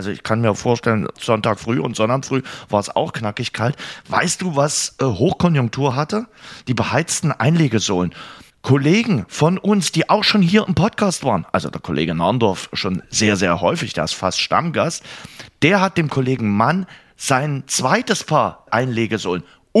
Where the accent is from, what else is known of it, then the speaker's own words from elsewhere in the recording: East Germany, Germany; Als Ossi-Kinder haben wir gerne Westwerbung geguckt.